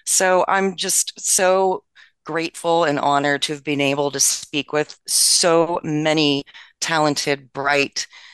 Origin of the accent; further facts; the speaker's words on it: Maryland, United States; My home state, Maryland, Minnesota, Missouri, bringing us to 23 adult use cannabis states, I believe.